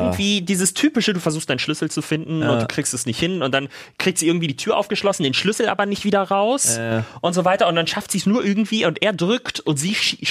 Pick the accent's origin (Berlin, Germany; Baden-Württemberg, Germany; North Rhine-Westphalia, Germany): Berlin, Germany; Oder ich komme ja aus Neukölln